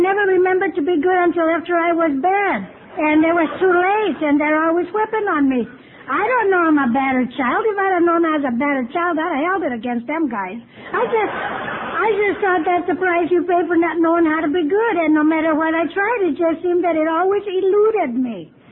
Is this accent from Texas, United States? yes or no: no; California, United States; now in Blythe, United States; I'm really from Orange County, California, but what I'm doing in Blythe is a man.